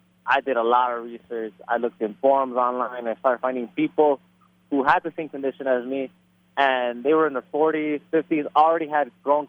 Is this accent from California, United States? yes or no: yes; Los Angeles, California, United States; I grew up in Echo Park, right next to downtown Los Angeles. This has been my upbringing. Love this city.